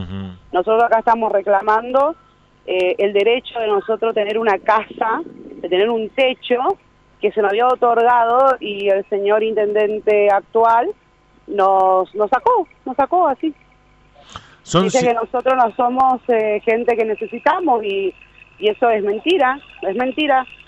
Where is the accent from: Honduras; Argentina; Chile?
Argentina; Candelaria; todo el mundo me conoce acá en Candelaria. Yo soy de acá, yo soy de Candelaria.